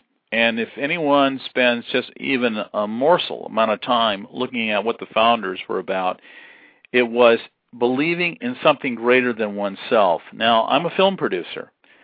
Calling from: Valparaiso, Indiana, United States; I'm calling you from Valparaiso, Indiana.

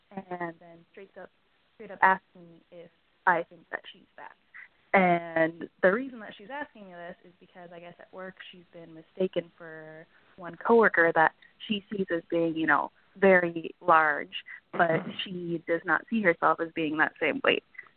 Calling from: California, United States; I'm calling from Southern California.

